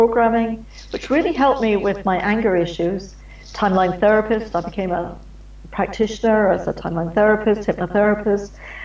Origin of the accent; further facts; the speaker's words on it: Scotland, United Kingdom; But I'm from Scotland